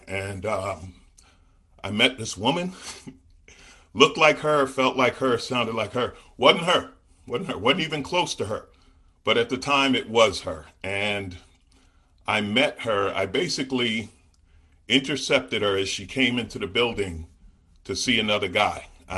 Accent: Queens, New York, United States; I grew up in New York. I grew up in Queens.

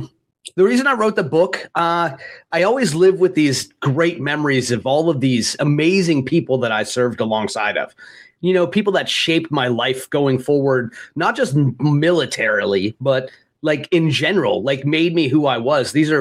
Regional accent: Ocean City, Maryland, United States; also born or lived in Erie, Pennsylvania; I was born in Erie, Pennsylvania, but I grew up in Ocean City, Maryland on the beach.

